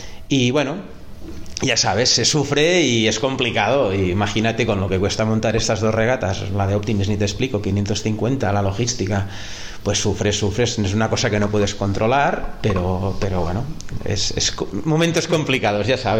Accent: Palamós, Catalonia, Spain; Palamós, porque yo soy de Palamós

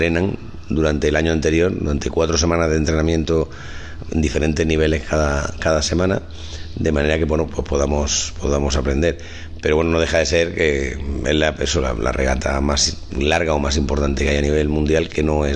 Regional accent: Córdoba, Andalusia, Spain; also born or lived in Málaga; Sí, Córdoba, sí, lo mío es un poco extraño, sí, soy de Córdoba. Sí, lo que pasa es que estuve viviendo un tiempo en Málaga, bueno, como siempre, como buen cordobés, siempre he veraneado en Málaga, pero estuve viviendo un tiempo

